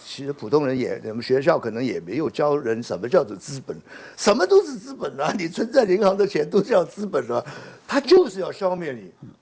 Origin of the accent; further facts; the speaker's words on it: Hong Kong; 我们香港人还没有感觉。